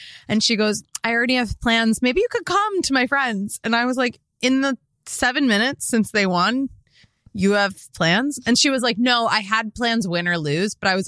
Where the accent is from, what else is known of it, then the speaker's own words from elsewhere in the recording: Philadelphia, Pennsylvania, United States; obviously I was raised in Philly, but she's from Long Island